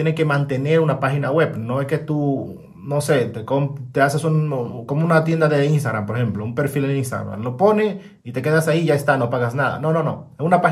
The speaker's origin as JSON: {"language": "Spanish", "country": "Dominican Republic", "tie": "born or raised there", "also_born_or_lived": "Spain", "moved": "as an adult", "lives_now": "Bratislava, Slovakia", "said": "Soy de República Dominicana, para que tengas un poco de background de mí. Ahí fue donde me crié, donde yo tuve este tamaño que tengo ahora. Luego me fui a España"}